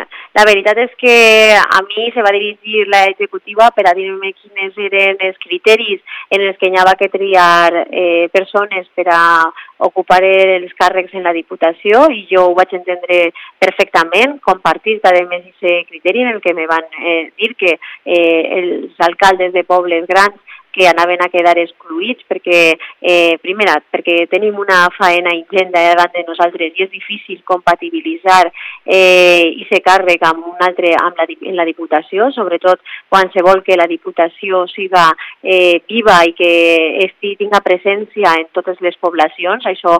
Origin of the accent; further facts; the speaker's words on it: Almassora, Valencian Community, Spain; jo ara en aquests moments estic totalment volcada en l'Ajuntament d'Almassora, en el meu poble